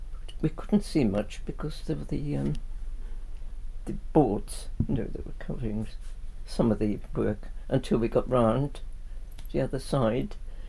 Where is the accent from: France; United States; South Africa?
South Africa; Durban, KwaZulu-Natal; born there; I was born in South Africa, Durban, 4th of January, 1926.